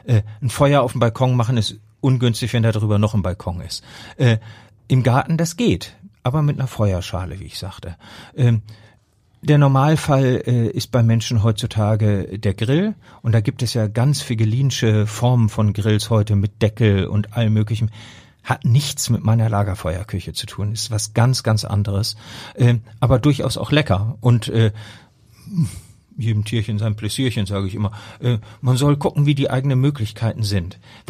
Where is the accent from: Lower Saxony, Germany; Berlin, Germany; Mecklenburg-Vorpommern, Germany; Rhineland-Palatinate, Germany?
Lower Saxony, Germany; Rotenburg; Ich komme nun aus der Region Rothenburg-Würme und da haben wir auch einige Plätze, wo es möglich wäre